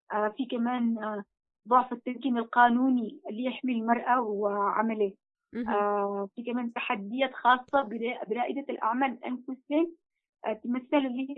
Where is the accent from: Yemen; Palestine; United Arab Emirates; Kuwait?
Yemen; عندنا في اليمن،